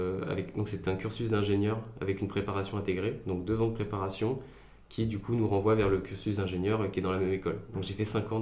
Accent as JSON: {"language": "French", "town": "Reims", "region": "Grand Est", "country": "France", "tie": "born or raised there", "also_born_or_lived": "Paris region", "said": "Donc moi je suis Rémois, je suis né à Reims. Alors mes parents ont déménagé quelques années pendant mon enfance en région parisienne pour le travail. Mais ils sont revenus là où ils se sentaient bien. Ils sont revenus à Reims après quelques années."}